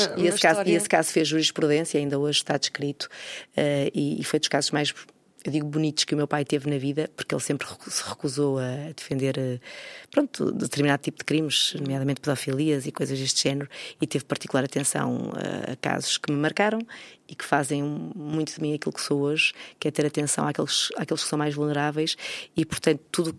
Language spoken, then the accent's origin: Portuguese; Norte, Portugal; now in Lisbon, Portugal; Eu sou do Norte com muita honra de ter crescido num ambiente pequeno e gosto imenso de viver em Lisboa. Vivo em Lisboa há muito mais anos do que aqueles que vivi no Norte.